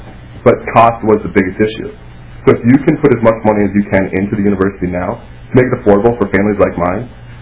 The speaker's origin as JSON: {"language": "English", "region": "Minnesota", "country": "United States", "said": "I have a story that is similar, but I'm not from out of state."}